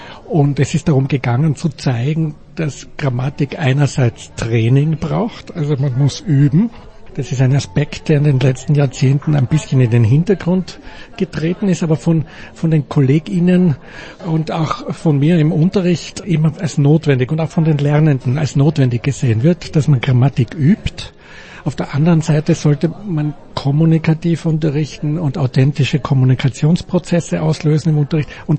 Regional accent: Graz, Styria, Austria; Ich komme aus Graz

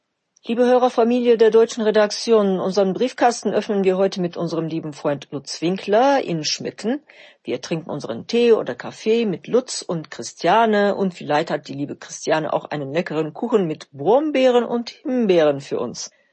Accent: Gaziantep, Turkey; moved away; vergangene Woche war ich kurz in meiner Geburtsstadt Gaziantep. Ich war fast 10 Jahre nicht mehr in meiner Heimatstadt.

